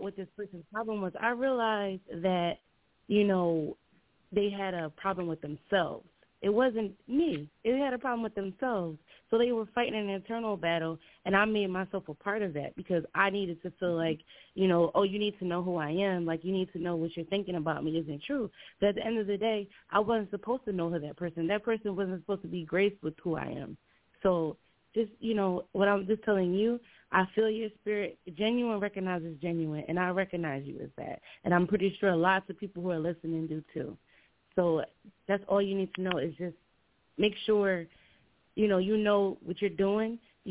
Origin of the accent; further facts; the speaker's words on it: Atlantic City, New Jersey, United States; Atlantic City. I'm from Atlantic City.